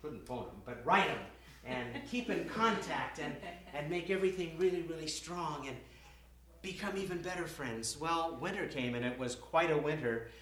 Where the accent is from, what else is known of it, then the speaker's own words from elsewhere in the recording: West Coast, United States; I'm from the West Coast, so I'd never really been to the East Coast, except when I'd flown to Africa.